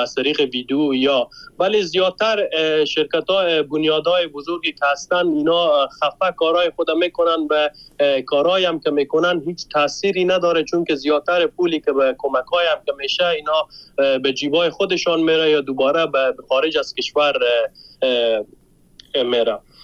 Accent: Afghanistan; همه ما افغان هستیم

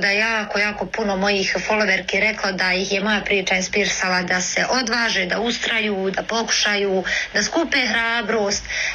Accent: Kalesija, Federation of Bosnia and Herzegovina, Bosnia & Herzegovina; barijera s kojima sad najviše suočavam je činjenica da potičem iz Kalesije

